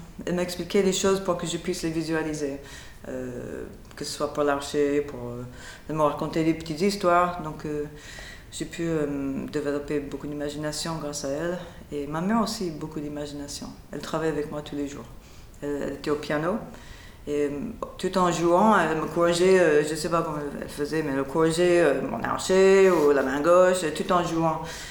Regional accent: Texas, United States; parce que quand on vient du Texas, on n'est pas habitué à ce climat, c'était très très dur.

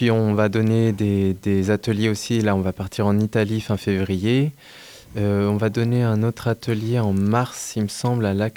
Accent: Brazil; Alors, je suis originaire du Brésil.

